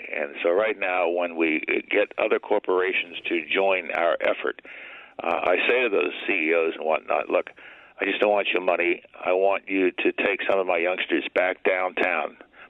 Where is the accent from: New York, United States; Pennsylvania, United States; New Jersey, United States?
New York, United States; New York City; I'm a New Yorker, and I'm now back in New York. I mean, I spent a lot of time in New York, a lot of time in Harlem. And this is my birthplace.